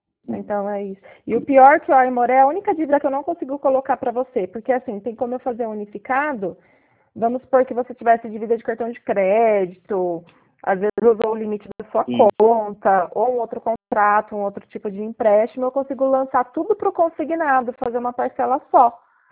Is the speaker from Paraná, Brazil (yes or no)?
no; Jaguariúna, São Paulo, Brazil; Eu sou de Jaguariúna